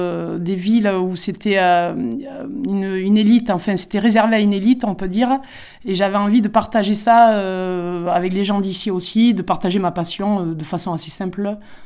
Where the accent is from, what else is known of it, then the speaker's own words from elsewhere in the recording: Hontanx, Nouvelle-Aquitaine, France; D'accord, donc je suis d'Hontanx. Après je suis partie m'installer à Perquis.